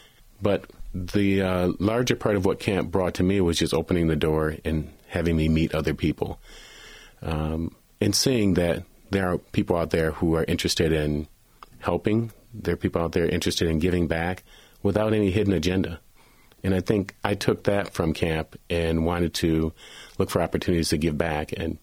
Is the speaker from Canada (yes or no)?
no; Kalamazoo, Michigan, United States; That's correct.